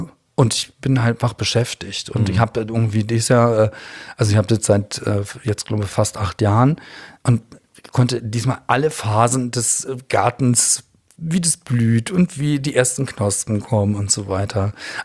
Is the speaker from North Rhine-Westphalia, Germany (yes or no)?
no; Berlin, Germany; ich bin gebürtiger Berliner und liebe Berlin total